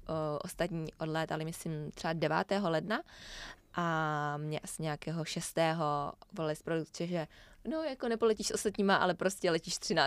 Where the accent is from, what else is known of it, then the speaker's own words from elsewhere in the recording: Brno, South Moravian Region, Czechia; prostě jsem vlastně z Brna, jezdila jsem do té Prahy jako docela často